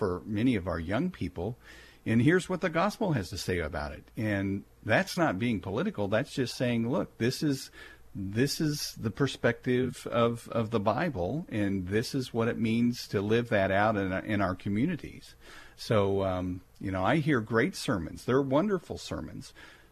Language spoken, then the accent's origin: English; Kansas City, Missouri, United States; I grew up in Kansas City, went to a high school in the center of town, an urban school, and we figured it out.